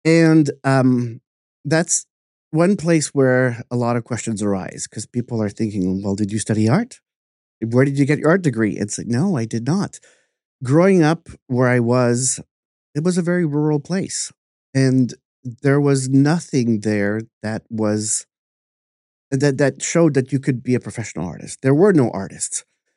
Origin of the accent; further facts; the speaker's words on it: Canada; now in Provincetown, United States; And I'm also born and raised Canadian, but I'm also an American citizen.